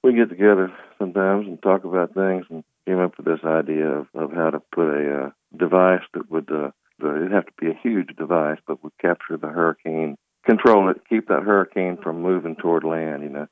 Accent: Clemson, South Carolina, United States; I grew up right there on the Clemson campus.

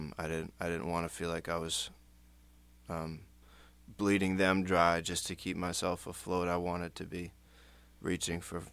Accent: West Tisbury, Massachusetts, United States; I was pretty much just back home in my hometown of West Isbury

